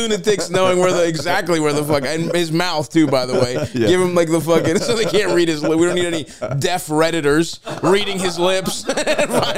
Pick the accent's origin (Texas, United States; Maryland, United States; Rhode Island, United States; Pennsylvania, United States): Maryland, United States; Baltimore; because me and Elders grew up in Baltimore together in Greektown.